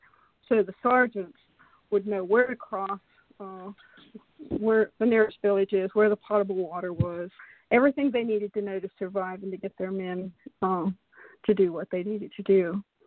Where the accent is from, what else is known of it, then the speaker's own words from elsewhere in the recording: Zanesville, Ohio, United States; also born or lived in Cleveland, United States / Bangkok, Thailand; I was born in Cleveland, Ohio, and I was taken with my parents. They took me to Zanesville, Ohio, and I've been in and out of there